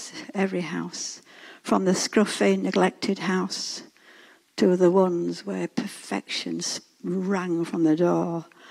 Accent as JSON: {"language": "English", "region": "Yorkshire and the Humber", "country": "United Kingdom", "said": "Because we're from Yorkshire, we like to be honest."}